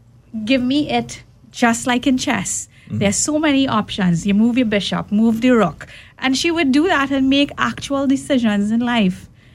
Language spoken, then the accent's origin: English; Trinidad & Tobago; accent: Trinidadian; And it was funny because my accent is Trinidadian.